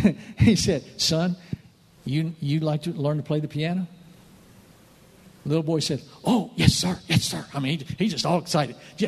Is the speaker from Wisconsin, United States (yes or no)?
no; West Virginia, United States; I'm from West Virginia, folks. We don't play much classical music there in the hills.